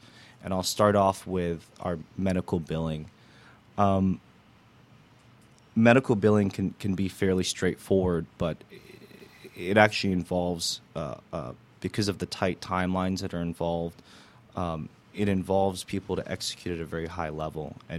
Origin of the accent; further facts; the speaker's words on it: California, United States; I'm actually I was raised in California, went to college in California, and then I moved to the East Coast, to the Northeast, to the Boston area, where I went to law school.